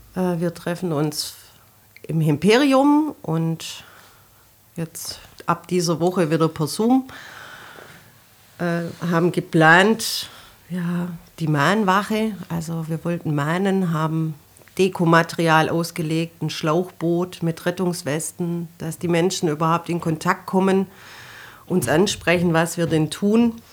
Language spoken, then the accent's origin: German; Laupheim, Baden-Württemberg, Germany; Ich komme aus Laupheim